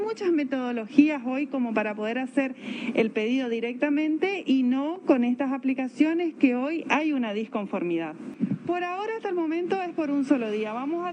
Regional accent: Chaco, Argentina; porque nosotros somos chaqueños

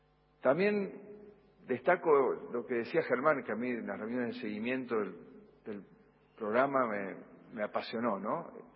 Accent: Argentina; como justicia y como argentinos en la resolución de nuestros problemas.

